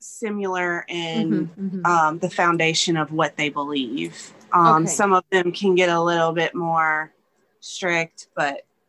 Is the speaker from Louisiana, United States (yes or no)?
yes; Louisiana, United States; I am 37 years old, and I'm from Louisiana. I grew up in the United Pentecostal Church